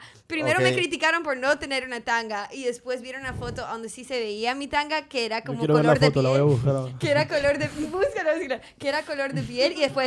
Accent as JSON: {"language": "Spanish", "country": "United States", "tie": "born or raised there", "said": "Porque yo crecí en Estados Unidos."}